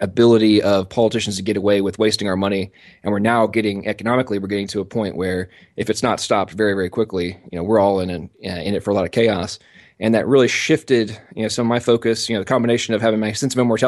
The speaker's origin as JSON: {"language": "English", "region": "England", "country": "United Kingdom", "tie": "born or raised there", "said": "I'm American, but I was born and raised in England. My father was a military contractor, and they moved over there about 10 days before I was born."}